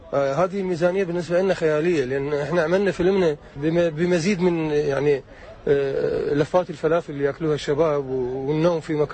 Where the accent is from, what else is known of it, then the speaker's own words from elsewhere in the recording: Iraq; أنا ممثل عراقي